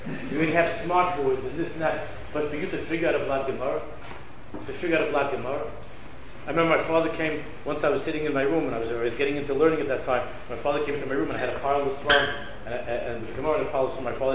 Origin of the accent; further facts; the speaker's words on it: Queens, New York, United States; when I was growing up in Queens, 50 years ago, in my neighborhood, where I lived, there were probably, I would say, 300 Orthodox families where I lived. It's a place called Hillcrest in Queens